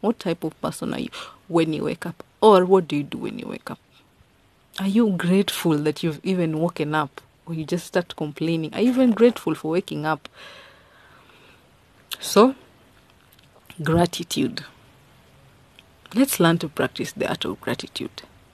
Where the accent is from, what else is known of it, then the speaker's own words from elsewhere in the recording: Kenya; first language Luo; In Swahili, we say asante. In my mother tongue, we say erokamano.